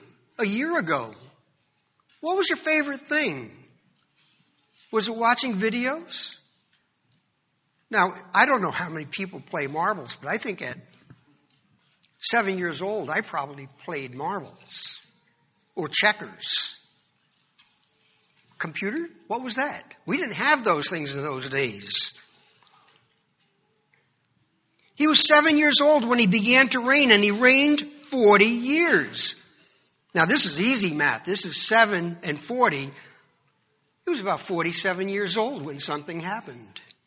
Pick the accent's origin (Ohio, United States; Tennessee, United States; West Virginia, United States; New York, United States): New York, United States; New York City; I'm Italian ancestry, and I'm from New York City.